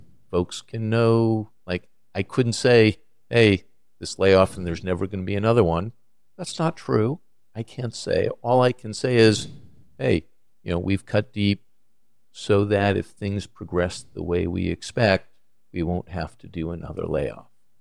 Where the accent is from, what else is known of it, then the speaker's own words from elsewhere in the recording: Hollywood, California, United States; born there; I was born in Hollywood, technically.